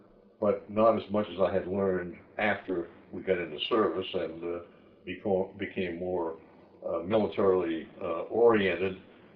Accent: Boston, Massachusetts, United States; born there; I was born in Boston, Mass, 1917.

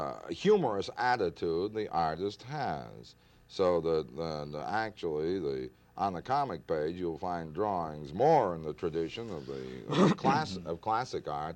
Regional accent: New Haven, Connecticut, United States; I lived in New Haven. I was born and raised in New Haven.

